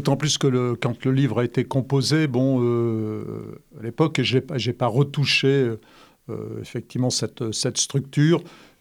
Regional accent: Nouvelle-Aquitaine, France; also born or lived in Algiers; now in Montpellier, France; Il y a donc le Limousin parce que c'est ma terre natale.

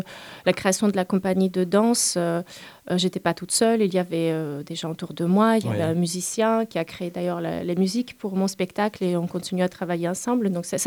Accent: Russia; Et mes grands-parents qui sont ukrainiens, mais je suis née en Russie, j'ai vécu en Russie, j'ai un passeport russe, donc je n'ai pas de passeport ukrainien

